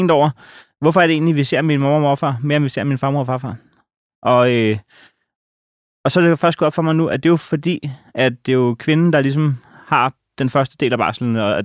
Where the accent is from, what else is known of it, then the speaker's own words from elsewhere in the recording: Næstved, Zealand, Denmark; Jamen, jeg er fra Næstved.